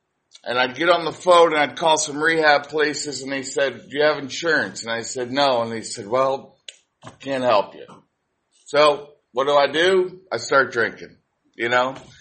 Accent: Yonkers, New York, United States; born there; So anyway, I was born in New York, Yonkers, New York.

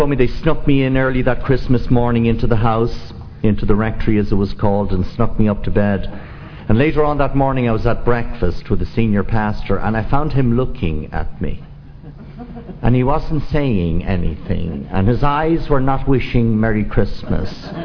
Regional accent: Dublin, Leinster, Ireland; now in New Orleans, United States; because I was city born and raised in Dublin, and here I am in the city of New Orleans.

